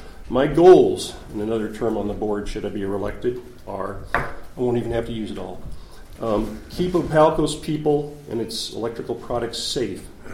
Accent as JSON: {"language": "English", "town": "San Juan Island", "region": "Washington", "country": "United States", "said": "from San Juan Island."}